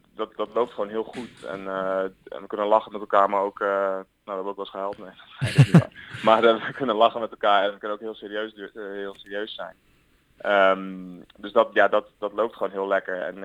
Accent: Amsterdam, North Holland, Netherlands; born there; also born or lived in Nieuwegein; Ik ben geboren in Amsterdam. Toen een hele tijd in Nieuwegein gewoond en nu gelukkig weer terug. Amsterdam heeft zeker een grote plek in mijn hart.

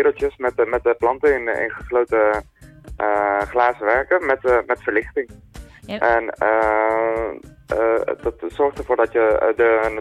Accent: Amsterdam, North Holland, Netherlands; Ik kom zelf natuurlijk uit Amsterdam.

